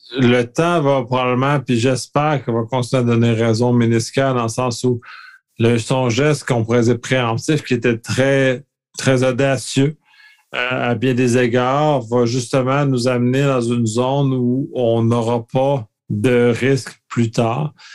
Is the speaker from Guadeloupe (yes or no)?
no; Quebec, Canada; ça va être fierté en tant que Québécois, en tant que Canadien.